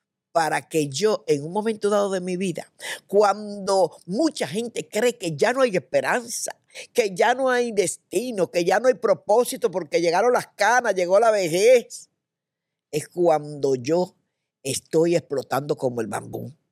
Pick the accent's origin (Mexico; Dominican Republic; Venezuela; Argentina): Dominican Republic; Cuando yo me criaba en mi país, en República Dominicana, uno de mis hobbies era la lectura.